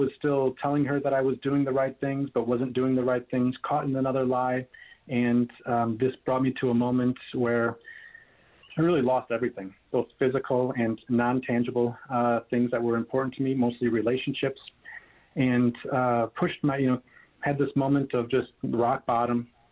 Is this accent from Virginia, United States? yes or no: no; Wisconsin, United States; Growing up in Northeast Wisconsin, if you Google the 10 drunkest counties in the United States, you'll see a heat map of exactly where I grew up.